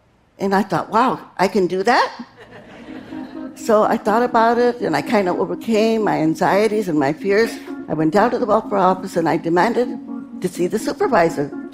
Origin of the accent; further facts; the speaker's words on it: Stockton, California, United States; who organized a chapter of a group called the Community Service Organization in my hometown of Stockton, California.